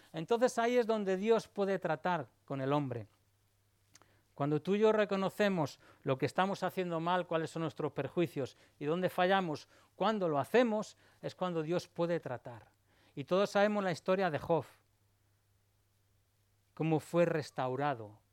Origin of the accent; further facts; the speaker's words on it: Spain; Y tengo orígenes, soy español como todos.